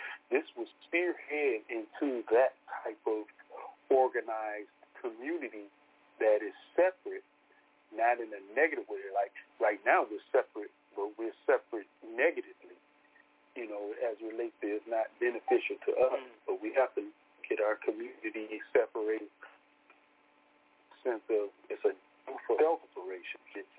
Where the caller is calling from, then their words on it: Detroit, Michigan, United States; I'm coming from Detroit, Michigan, myself.